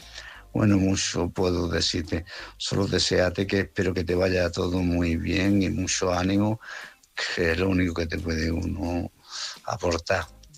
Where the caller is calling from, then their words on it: Málaga, Andalusia, Spain; de Málaga.